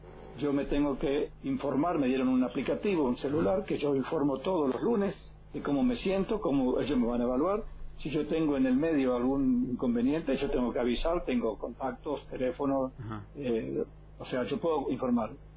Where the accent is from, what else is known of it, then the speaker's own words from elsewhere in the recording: El Dorado, Misiones, Argentina; born there; Bueno, yo nací en El Dorado y vivo acá en Cava hace 41 años, tengo 64 años.